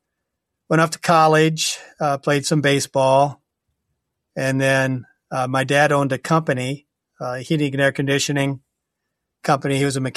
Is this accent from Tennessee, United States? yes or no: no; Hinton, Iowa, United States; Mainly Sioux City, Iowa, or actually Hinton, which is 5 miles north of Sioux City.